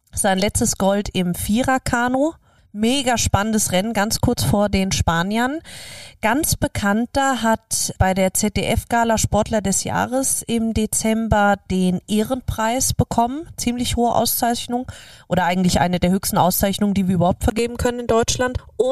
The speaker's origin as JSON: {"language": "German", "country": "Austria", "said": "als Österreicher"}